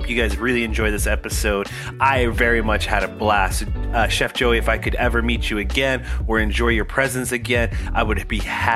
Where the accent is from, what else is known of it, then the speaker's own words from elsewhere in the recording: East Coast, United States; it reminds me of growing up on the East Coast and just the guys that I grew up around, that Italian lifestyle, that Italian family, sense of family